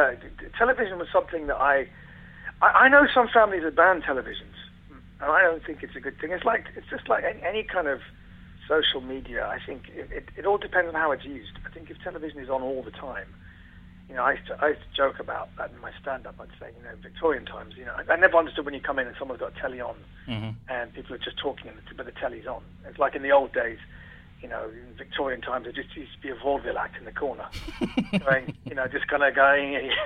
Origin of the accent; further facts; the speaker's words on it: England, United Kingdom; first language Farsi; I couldn't speak English. my parents lived in this country, as you would, you know, if British people live abroad, they'd speak English with their kids.